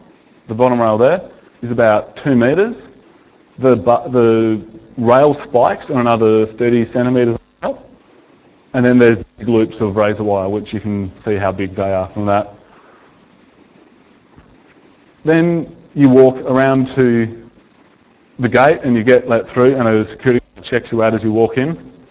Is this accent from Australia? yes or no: yes; Australia; I'm from Australia, where if you're feeling a bit nervous about your neighbours, you might bother to lock the door.